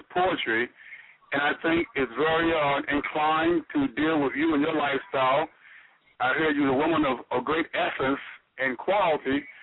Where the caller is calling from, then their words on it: Linden, New Jersey, United States; I am calling from Linden, New Jersey